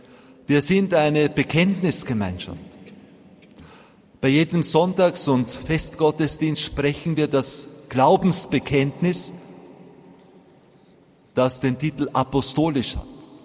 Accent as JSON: {"language": "German", "region": "Vienna", "country": "Austria", "said": "Ich bin ein Wiener. Als ich dort geboren worden bin, gab es 89% Katholiken."}